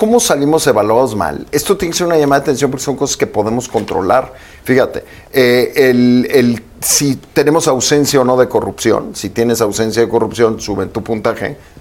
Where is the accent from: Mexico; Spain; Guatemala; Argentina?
Mexico; no nuestro poder solo como gobierno, sino como empresarios, como mexicanos, como trabajadores